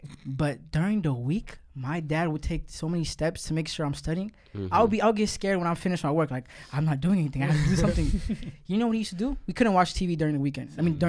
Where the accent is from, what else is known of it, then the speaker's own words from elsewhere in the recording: Ethiopia; we're all from Ethiopia, and with that comes a whole different community with different values and different traditions and stuff.